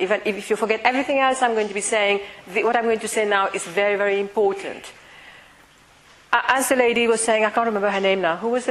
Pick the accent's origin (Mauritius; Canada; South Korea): Mauritius; I come from Mauritius. And we don't have anything but counseling in Mauritius.